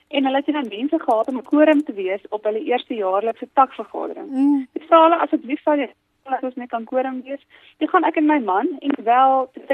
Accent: Zastron, Free State, South Africa; Ek is van Zastron, dit is 'n baie klein dorpie.

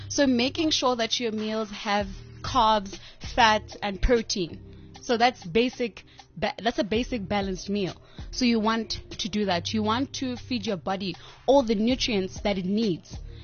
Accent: Butterworth, Eastern Cape, South Africa; I am from the Eastern Cape. Grew up in a small village, Kwandabakazi, in Butterworth, Ekuwa.

